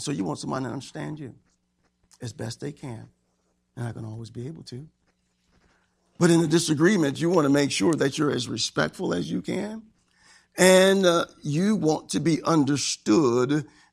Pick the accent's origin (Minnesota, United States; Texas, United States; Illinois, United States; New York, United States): Illinois, United States; She's from New Jersey. I'm from Illinois. She's from a family of 15. I'm from a family of 4.